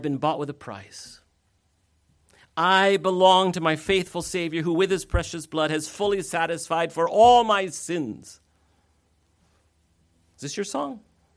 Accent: Iowa City, Iowa, United States; I grew up in Iowa City, where the University of Iowa is. I sold popcorn at all the football games and basketball games through junior high.

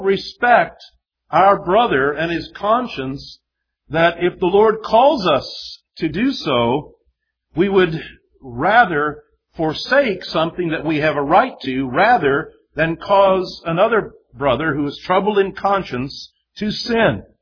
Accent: Midwest, United States; I was raised in the Midwest. We eat cows. We eat pigs and chickens and things like that.

